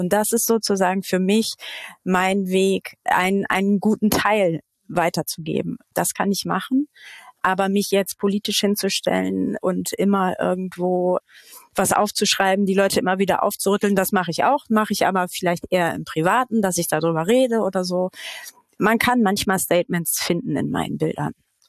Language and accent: German; Hamburg, Germany; Also ich bin Hamburgerin durch und durch, auch gebürtige, nicht nur geboren, sondern gebürtig seit Generationen. Mein Herz hängt am Norden.